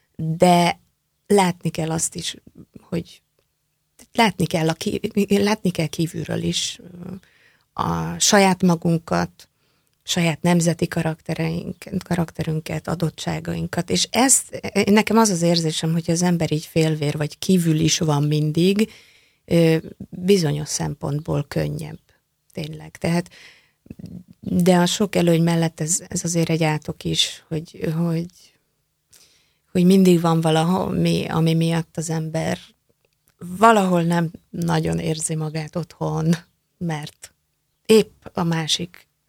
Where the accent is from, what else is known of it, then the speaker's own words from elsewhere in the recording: Budapest, Hungary; born there; így születtem Magyarországon és Budapesten, és mindenféle klimatikus és más viszonyok miatt én azért mégiscsak itthon, Budapesten érzem magam otthon.